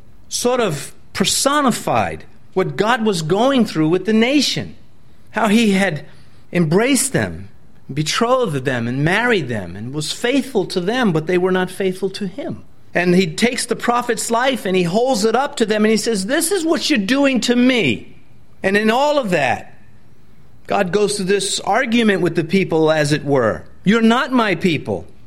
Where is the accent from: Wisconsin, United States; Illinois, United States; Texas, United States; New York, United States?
New York, United States; I'm from New York, if anybody is, and permanently from New York.